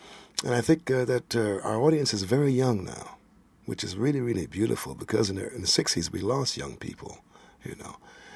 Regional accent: New York, United States; When I grew up in New York, and I didn't have much contact with nature.

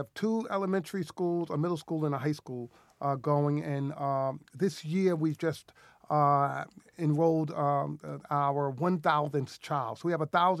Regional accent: South Bronx, New York, United States; You know, I grew up in the South Bronx. I grew up in a poor school where most students were failing.

